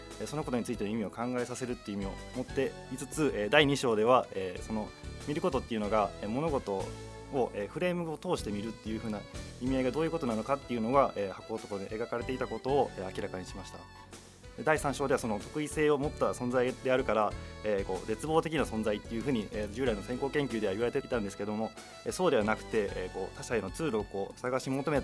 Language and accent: Japanese; Tamba, Hyogo, Japan; 兵庫の丹波市というところです。